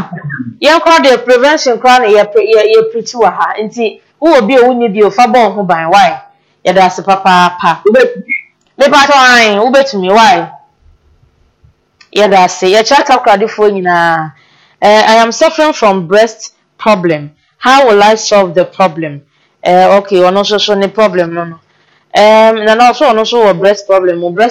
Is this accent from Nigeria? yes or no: no; Nungua, Greater Accra, Ghana; from Nungwa.